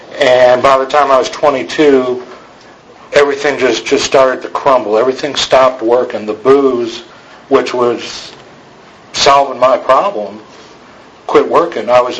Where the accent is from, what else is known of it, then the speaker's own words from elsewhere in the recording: Chicago, Illinois, United States; now in Austin, United States; I grew up in Chicago, so after I got out of there, I went back to Austin and I started going to meetings.